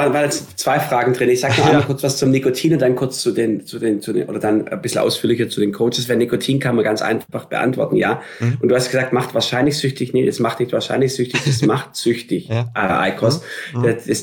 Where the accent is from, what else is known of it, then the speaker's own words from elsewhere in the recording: Stuttgart, Baden-Württemberg, Germany; Ich bin gebürtiger Stuttgarter im Schwabenland, auf dem Land.